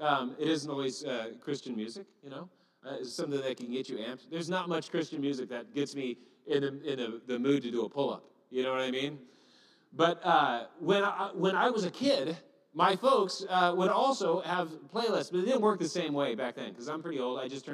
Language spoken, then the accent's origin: English; California, United States; I come from Southern California. It's really expensive to live.